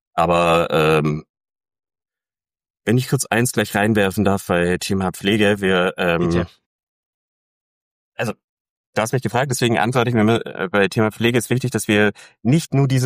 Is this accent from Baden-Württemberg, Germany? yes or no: yes; Aalen, Baden-Württemberg, Germany; moved away as an adult; also born or lived in Berlin; ich bin in Aalen groß geworden.